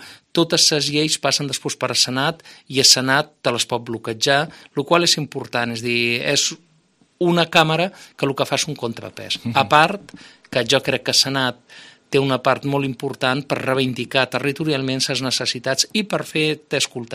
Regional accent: Menorca, Balearic Islands, Spain; Som un menorquí amb una entrega absoluta a la meva terra, amb moltes ganes.

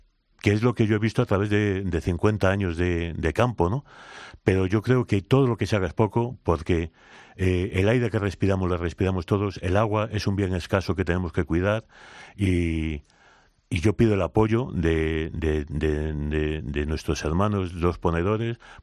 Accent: Asturias, Spain; Yo soy asturiano

